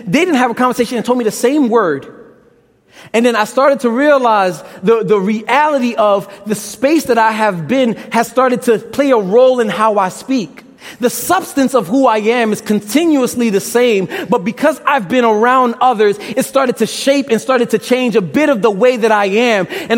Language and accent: English; Brooklyn, New York, United States; now in Michigan, United States; I like being from Brooklyn. I like my accent. I like a little bit of my slang.